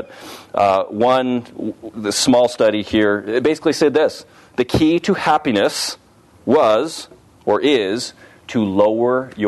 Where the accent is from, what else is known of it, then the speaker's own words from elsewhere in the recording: Canada; And number five, Canada, which makes me happy since I'm a Canadian citizen.